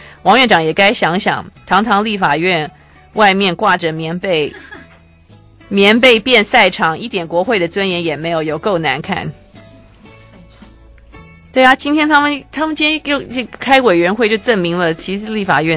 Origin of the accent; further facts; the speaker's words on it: Taiwan; 因为我们台湾人怎样都超优越，人家怎样都是暗黑共产党